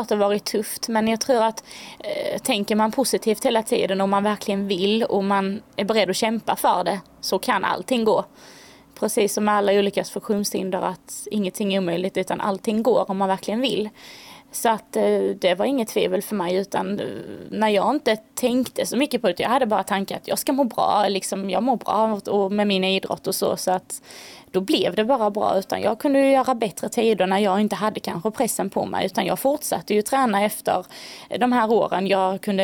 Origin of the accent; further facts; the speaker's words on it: Osby, Skåne, Sweden; Jo, jag är från Osby från början. Så att här känner jag ju till allting och sådär. Gått i skola här och sprungit i skogar